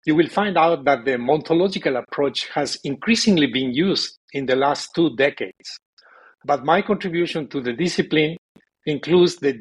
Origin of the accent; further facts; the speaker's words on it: Quito, Pichincha, Ecuador; I was born and raised in Quito, Ecuador